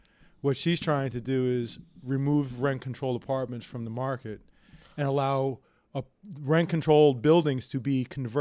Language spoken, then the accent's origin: English; New York, United States; now in Los Angeles, United States; No, I'm from New York.